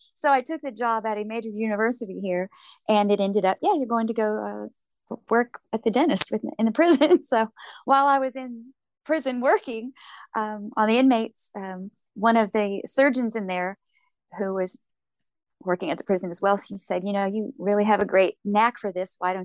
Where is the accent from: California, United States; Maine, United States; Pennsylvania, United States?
California, United States; Pasadena; I grew up in Pasadena, California, in Los Angeles County.